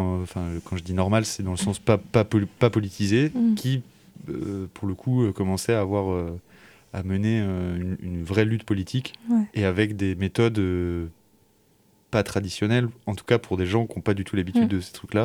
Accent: Rennes, Brittany, France; Nous, on est de Rennes.

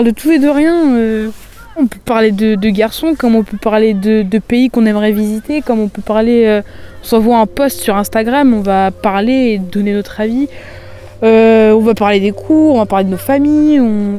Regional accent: France; born there; Je suis d'origine albanaise, mes deux parents sont albanais et tout le reste de ma famille aussi. Puis voilà, je suis née en France.

